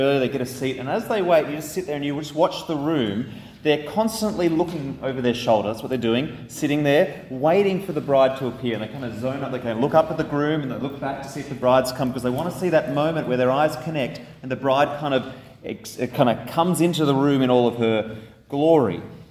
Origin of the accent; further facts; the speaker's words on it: Sydney, New South Wales, Australia; I'm actually originally from Sydney. I had the privilege of going back in January for my sister-in-law's wedding.